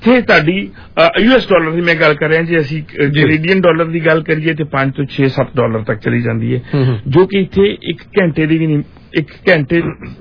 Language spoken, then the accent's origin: Punjabi; Pakistan; ਦੇਖੋ ਇਸ ਗੱਲ ਚ ਮੈਂ ਪਾਕਿਸਤਾਨੀ ਹਾਂ ਮੇਰੇ ਵਾਸਤੇ ਪਾਕਿਸਤਾਨ ਦੀ ਰਿਸਪੈਕਟ ਰੱਖਣਾ ਵੀ ਜ਼ਰੂਰੀ ਹੈ